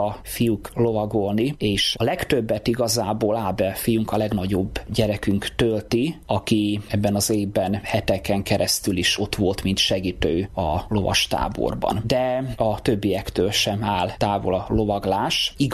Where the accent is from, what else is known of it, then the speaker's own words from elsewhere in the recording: Chetfalva, Zakarpattia Oblast, Ukraine; szükség volt egy kántorra a szülőfalumban, gyülekezetemben, Csetfalván is